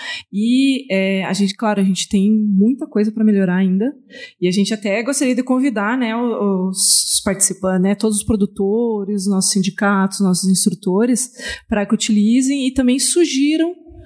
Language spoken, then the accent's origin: Portuguese; Londrina, Paraná, Brazil; Então, por exemplo, sou lá de Londrina.